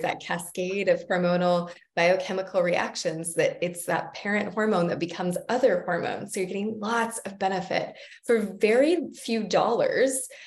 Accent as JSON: {"language": "English", "region": "Hawaii", "country": "United States", "tie": "born or raised there", "said": "I grew up on the North Shore of Oahu."}